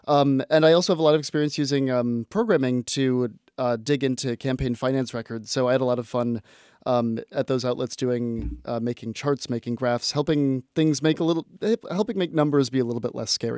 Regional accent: Minnesota, United States; listening to Minnesota Public Radio in my home state of Minnesota.

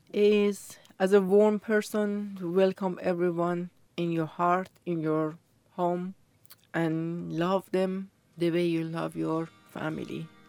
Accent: Tehran, Tehran Province, Iran; English is a second language; also born or lived in Sweden; now in Orlando, United States; I grew up in Iran, Tehran. So grew up in there.

